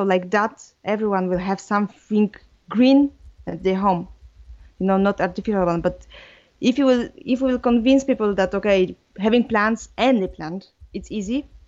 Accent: Poland; first language Polish; English is a second language; now in France; I'm living in France since 10 years now, I think. But now I'm coming from Poland. I think it's quite easy to detect that in my accent, but...

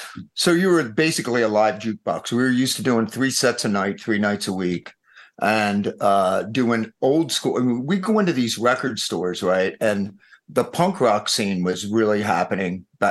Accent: East Coast, United States; How does this work on the East Coast? We're from the East Coast.

